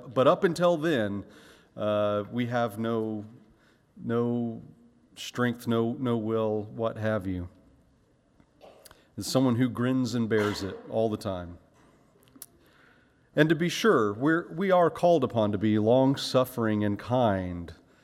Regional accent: Florida, United States; Growing up in Florida, I mean, it might as well have been sci-fi.

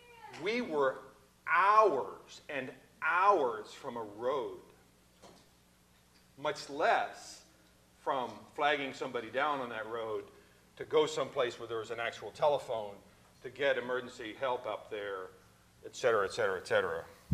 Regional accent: Virginia, United States; We were on the Appalachian Trail. I grew up in Virginia.

